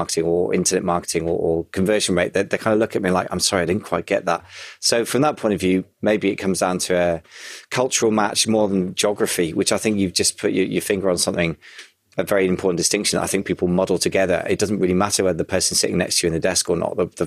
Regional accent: United Kingdom; he's American internet marketer and I'm British internet marketer.

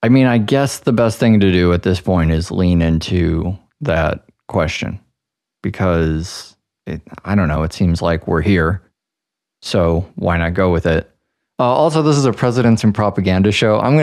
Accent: United States; And as an American, I think about that question as impossible to fucking interpret.

